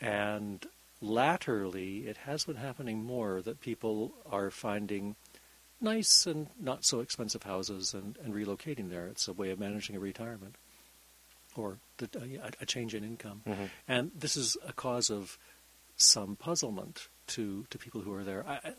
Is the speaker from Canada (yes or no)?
yes; Winnipeg, Manitoba, Canada; I grew up in Winnipeg, I went back to Winnipeg in 2012 when my father became ill